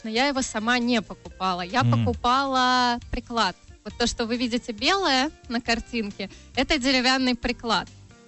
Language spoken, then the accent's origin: Russian; Riga, Latvia; а я была из Риги, из Рижского района.